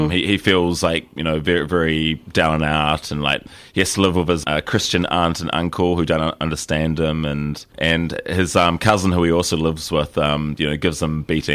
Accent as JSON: {"language": "English", "country": "New Zealand", "said": "with a bit of a New Zealand slant being a Kiwi"}